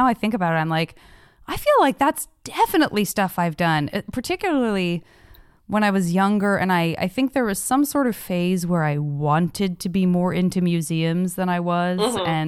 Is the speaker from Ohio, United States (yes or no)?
no; Arizona, United States; no, I'm from Arizona, and I feel the same way.